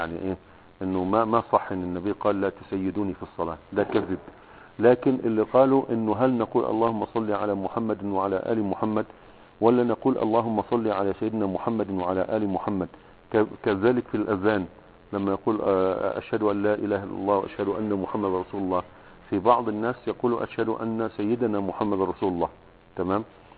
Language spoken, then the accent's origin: Arabic; Egypt; وعندنا في مصر